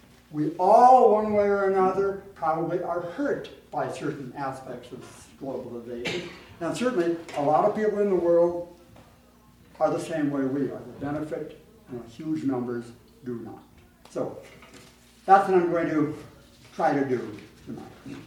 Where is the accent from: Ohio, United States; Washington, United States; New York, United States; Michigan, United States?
Ohio, United States; Youngstown; I'm from Youngstown, Ohio, and there's probably no state has had the loss of industrial jobs as the state of Ohio.